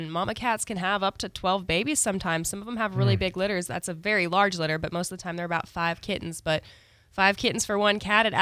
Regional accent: Kansas City, Missouri, United States; I came from Kansas City, and I was it was a real big culture shock when I seen how many stray cats there are around here. I thought Kansas City was bad.

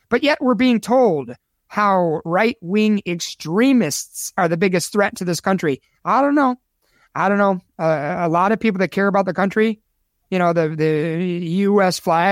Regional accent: Chicago, Illinois, United States; There was over 100 shootings on 4th of July weekend in Chicago, my hometown.

